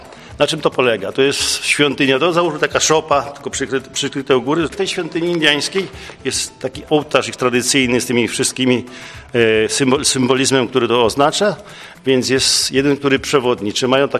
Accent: Lublin Voivodeship, Poland; moved away as an adult; now in Paraguay; jestem z Lubelszczyzny. Do Paragwaju wyjechałem w 1989 roku.

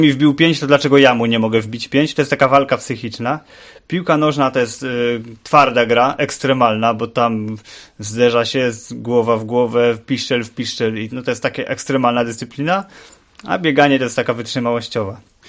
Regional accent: Bytom, Silesian Voivodeship, Poland; now in Opole, Poland; bo ja pochodzę z Bytomia, bo tutaj za dziewczyną pojechałem do Opola.

